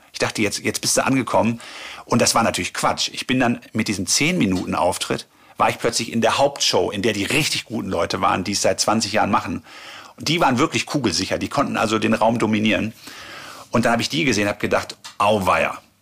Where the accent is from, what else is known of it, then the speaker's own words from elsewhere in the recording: Germany; Das ist natürlich als Deutscher dann lustig.